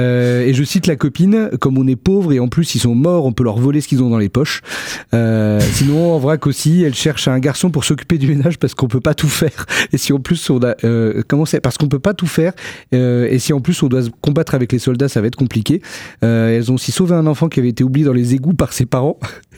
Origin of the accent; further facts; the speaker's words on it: Beirut, Beirut Governorate, Lebanon; also born or lived in Syria; now in Western country; Mais ma ville c'est Beyrouth, c'est là que j'ai habité quand on est parti de la Syrie à cause de la guerre, c'est là qu'il y a mon école et toutes mes copines